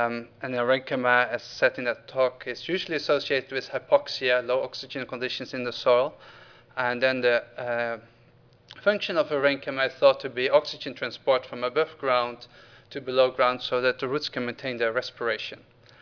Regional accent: Netherlands; I'm from the Netherlands originally.

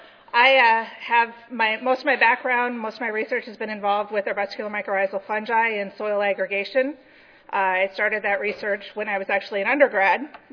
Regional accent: Minnesota, United States; I'm originally from Minnesota, so my family's farm is not too far away from this area in Morris, Minnesota.

